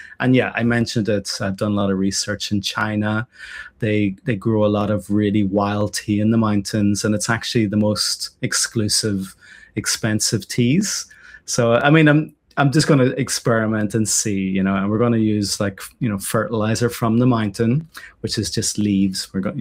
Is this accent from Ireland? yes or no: yes; Ireland; now in Japan; I'm growing potatoes as an Irishman in Japan.